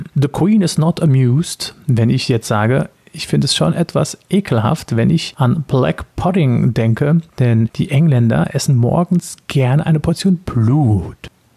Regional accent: Germany; now in France; Ich wohne seit vielen Jahren jetzt schon in Frankreich und als Deutscher

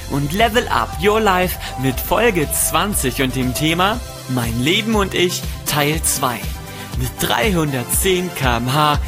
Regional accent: Gifhorn, Lower Saxony, Germany; ich komme aus Gifhorn, ich bin jetzt extra angereist.

